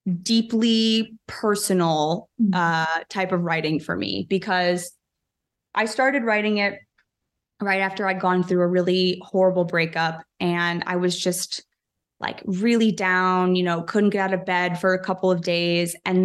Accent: Chicago, Illinois, United States; So I grew up in Chicago, went to college at Harvard, where I studied history and literature.

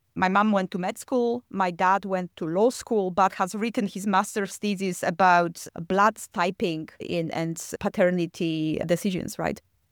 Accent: Poland; So yes, as you said, I grew up in Poland

